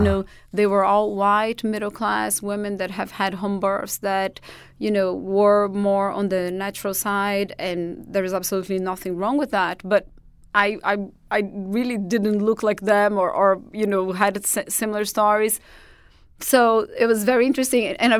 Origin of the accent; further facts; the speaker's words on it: Portugal; accent: Portuguese; English is a second language; not necessarily because they fell in love with my Portuguese accent.